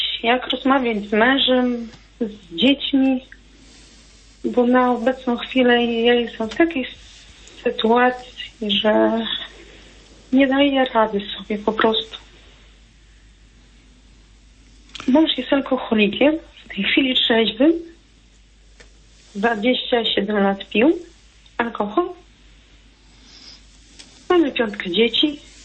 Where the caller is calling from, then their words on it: Podlaskie Voivodeship, Poland; z Podlasia.